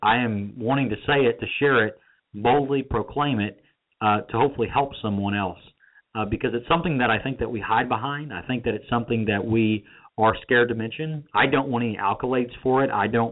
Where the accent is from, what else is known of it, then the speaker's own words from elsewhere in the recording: Texas, United States; I'm originally from East Texas, and so I thought, all right, I'll get out. I'll go back home.